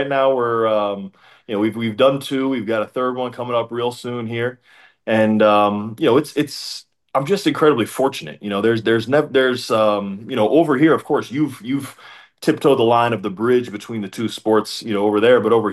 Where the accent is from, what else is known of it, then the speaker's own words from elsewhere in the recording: Cleveland, Ohio, United States; I'm from Cleveland, Ohio. So it's a blue collar working class, like, people, salt of the earth type of people, help you get your directions, thank you when you open a door type of stuff.